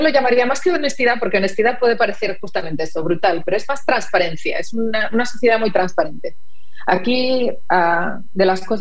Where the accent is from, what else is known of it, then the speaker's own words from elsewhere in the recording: Barcelona, Catalonia, Spain; also born or lived in Madrid; lo aprendí de muy pequeña. Crecí en Barcelona y más tarde he vivido 16 años en Madrid.